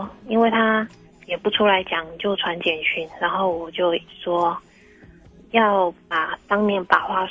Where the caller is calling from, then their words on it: Kaohsiung, Taiwan; 我是高雄的浓抹茶